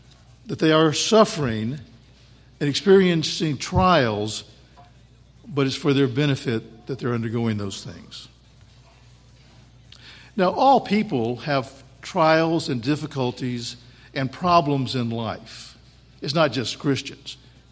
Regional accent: Huntsville, Alabama, United States; also born or lived in Wisconsin; I was born in Alabama. Grew up in Huntsville. Lived there until I went off to college and only came home on summers and vacations. I've lived in Wisconsin longer than I ever lived in Alabama.

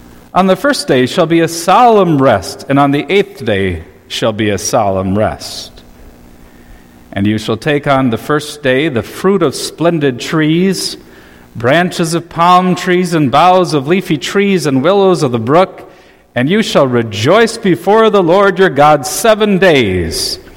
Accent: Edgerton, Minnesota, United States; I have so many fond memories as a boy growing up in Edgerton, Minnesota.

